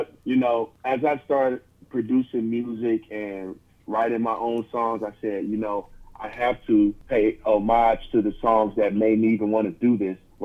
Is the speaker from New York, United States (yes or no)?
no; Cleveland, Ohio, United States; now in Oakland, United States; from Cleveland, Ohio, based in Oakland, California right now.